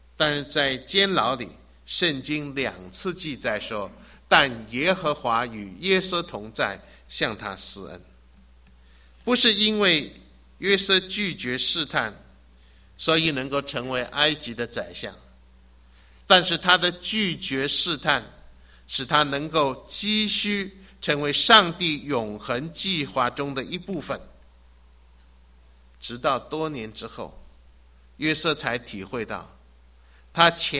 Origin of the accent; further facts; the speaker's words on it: China; 我们中国人很欢喜上进，我们是可能也很留意要存钱